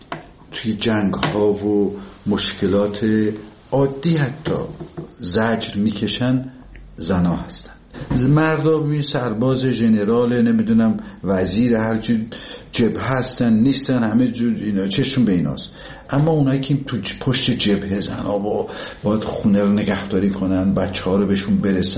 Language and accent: Persian; Tabriz, East Azerbaijan, Iran; دیدیم ما که بچه تبریز هستیم، کوفته تبریزی